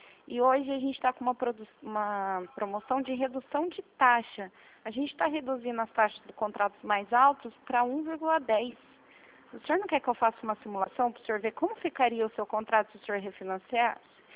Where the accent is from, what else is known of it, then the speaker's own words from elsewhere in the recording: São José dos Campos, São Paulo, Brazil; Não, eu sou de São José dos Campos.